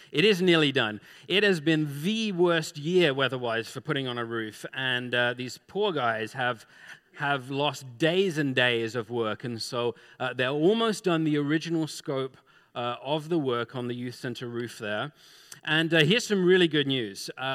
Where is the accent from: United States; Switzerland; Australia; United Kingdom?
United Kingdom; England; And I'm from England.